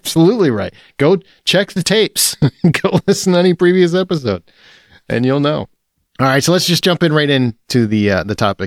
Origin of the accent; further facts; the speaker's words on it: Rockford, Illinois, United States; they actually have a call out to Rockford, which is my hometown, Rockford, Illinois.